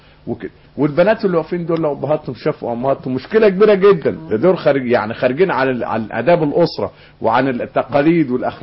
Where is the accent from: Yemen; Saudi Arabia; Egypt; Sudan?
Egypt; ده اشياء احنا يا مصريين يعني بنلفه في كل مناطق